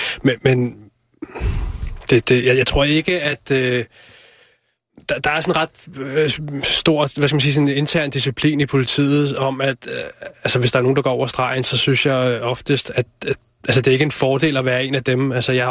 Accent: Capital Region of Denmark, Denmark; jeg er jo født og opvokset ude på Vestegnen

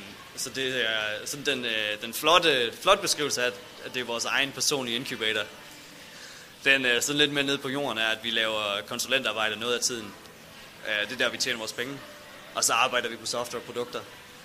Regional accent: West Jutland, Denmark; Altså, jeg er fra Vestjylland. Det ligger ikke mig naturligt at sætte mål på den måde.

